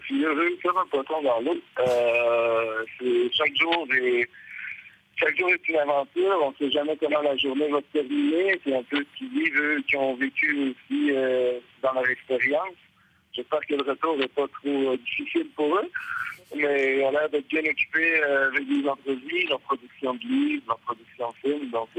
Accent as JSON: {"language": "French", "town": "Montreal", "region": "Quebec", "country": "Canada", "said": "Moi, je suis de Montréal. Je suis pas parti de chez moi. Je suis parti du Grand Nord canadien, en fait. Je suis parti près de l'océan Arctique. Mais oui, je suis québécois."}